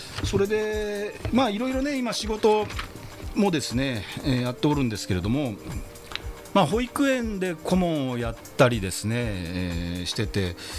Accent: Yokohama, Kanagawa, Japan; 私横浜鶴見区出身、前議員

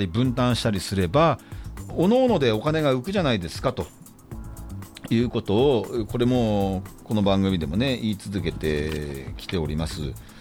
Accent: Yokohama, Kanagawa, Japan; 私の地元っていうのはですね横浜市の鶴見区の夜行というところなんですけどね、川崎から南武線で2つ目のところで、夜行というところが地元なんですが、まあ、よく川崎と勘違いされてしまうんですけども横浜市なんですね。

